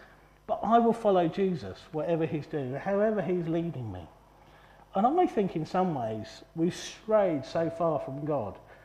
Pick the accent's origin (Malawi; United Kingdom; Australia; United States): United Kingdom; I can cope, I'm British.